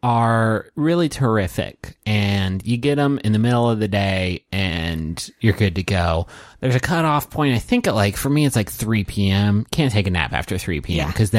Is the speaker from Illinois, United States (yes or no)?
yes; Chicago, Illinois, United States; I'm from Chicago.